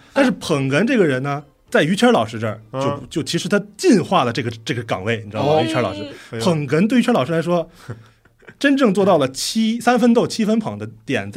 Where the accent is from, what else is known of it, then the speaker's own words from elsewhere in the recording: Tianjin, China; 我也是天津人啊